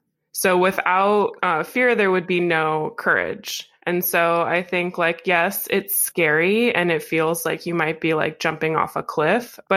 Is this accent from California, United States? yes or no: no; Alaska, United States; I was born and raised in Alaska. So this is like just part of my lifestyle at this point.